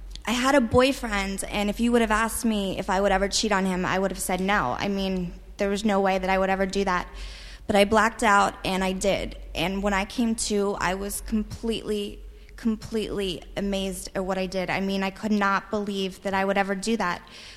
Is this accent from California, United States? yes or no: no; Pennsylvania, United States; I grew up in Western Pennsylvania near Pittsburgh, and I started drinking pretty young